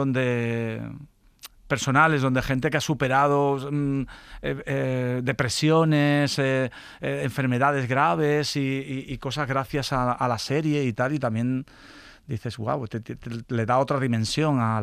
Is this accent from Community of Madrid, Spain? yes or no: no; Seville, Andalusia, Spain; Yo crecí en el Parque Alcosa.